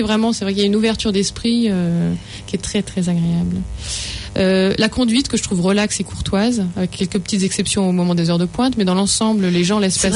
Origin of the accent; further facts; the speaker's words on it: France; now in New Zealand; ils savent qu'on est français